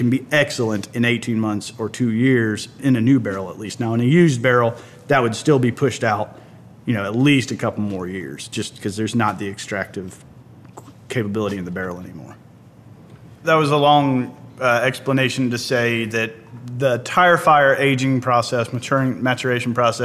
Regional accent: Georgia, United States; I'm from Harrelson County, which is about an hour northwest of Atlanta.

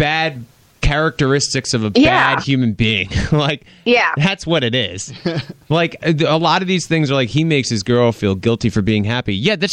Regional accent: Rhode Island, United States; accent: Rhode Island; Do you notice, too, my Rhode Island accent sometimes?

